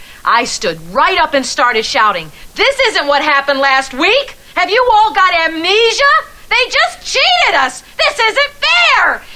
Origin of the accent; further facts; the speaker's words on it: Bakersfield, California, United States; When I was growing up in Bakersfield, my favorite thing in all the world was to go to the movies on Saturday afternoons for the chapter plays.